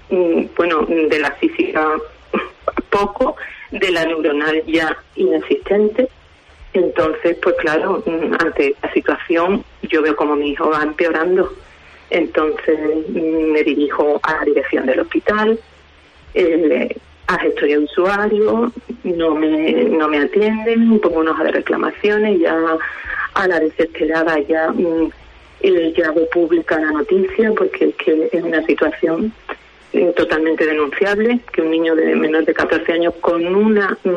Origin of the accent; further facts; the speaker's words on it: Jerez de la Frontera, Andalusia, Spain; como nosotros somos de Jerez, el traslado al hospital de Jerez